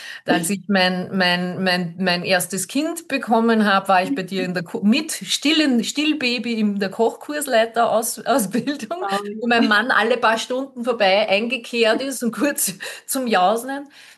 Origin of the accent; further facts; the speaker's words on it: Upper Austria, Austria; ich bin Oberösterreicherin ursprünglich